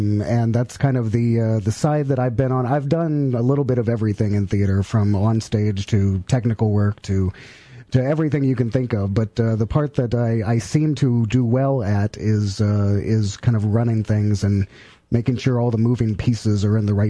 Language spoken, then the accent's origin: English; Houston, Texas, United States; now in Charlottesville, United States; I came from Houston, Texas.